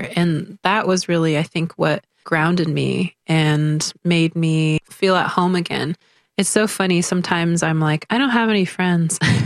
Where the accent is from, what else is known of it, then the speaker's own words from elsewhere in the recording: Washington, United States; moved away as an adult; So I'm from the Swinomish Indian Tribal Community. It's a really small community in Northwest Washington State in Coast Salish Territory. And I was born and raised within that community. And after I graduated high school, I moved to Portland.